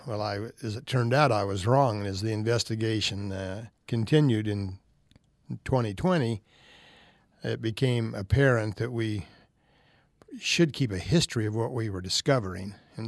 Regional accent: Hyrum, Utah, United States; Well, I grew up in Hiram.

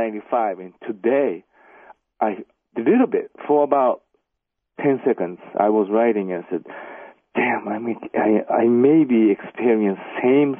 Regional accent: Hyogo, Japan; Well, because 1995, there was a big earthquake happened and destroyed my hometown.

